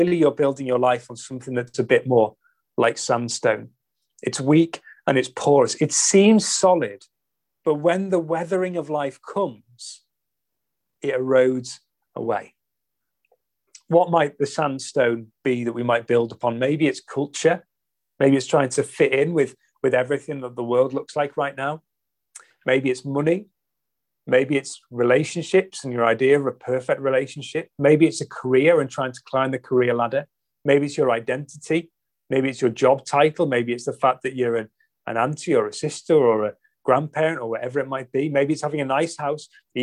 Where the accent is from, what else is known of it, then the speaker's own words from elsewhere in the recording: North West England, United Kingdom; We grew up on the Wirral, and the Wirral is kind of, a lot of it is sandstone, particularly kind of on the west side of the Wirral, loads of it is sandstone.